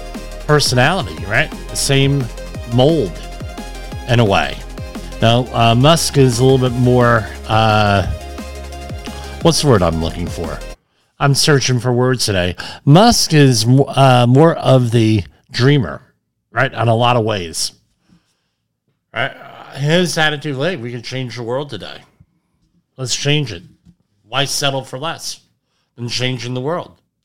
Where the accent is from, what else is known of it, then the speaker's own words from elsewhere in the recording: New Jersey, United States; I'm from the Jersey Shore